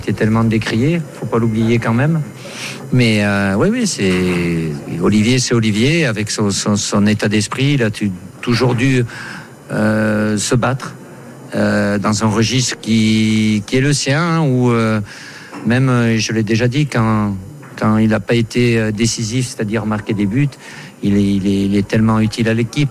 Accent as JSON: {"language": "French", "country": "France", "said": "Je suis pas objectif parce que je suis français"}